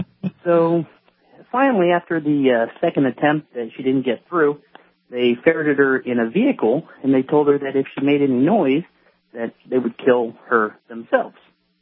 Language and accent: English; United States; So I'm an American, but I'm married to an illegal immigrant.